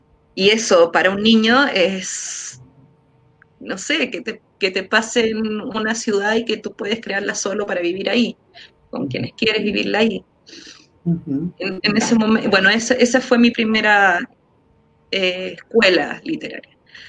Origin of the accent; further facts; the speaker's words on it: Chile; born there; sobre todo en una época que nacimos en dictadura en Chile también.